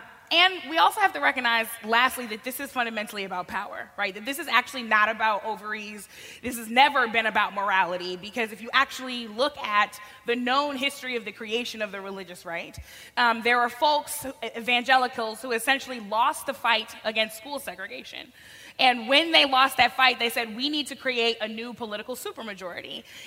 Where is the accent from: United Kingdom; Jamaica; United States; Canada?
United States; Missouri; especially in places like my home state of Missouri